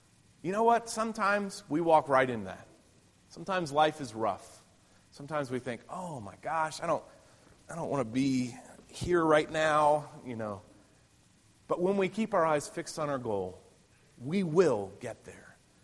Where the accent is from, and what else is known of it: Tennessee, United States; born or raised there